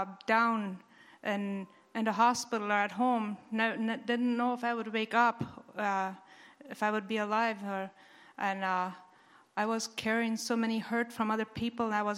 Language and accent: English; Mexico; moved away; I was born in Mexico and raised in Mexico many years ago.